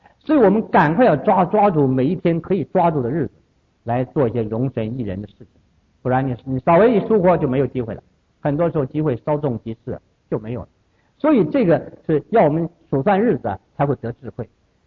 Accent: Taiwan; 我们从台湾来都听到一句话

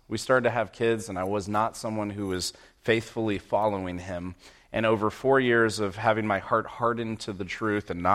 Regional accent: Santa Clara, California, United States; I get a phone call from my best friend who I grew up with in Santa Clara.

